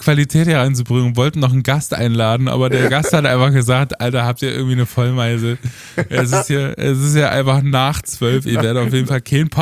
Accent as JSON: {"language": "German", "town": "Erfurt", "region": "Thuringia", "country": "Germany", "tie": "born or raised there", "said": "dann spielen wir 2 in meiner Heimatstadt Erfurt ein Konzert."}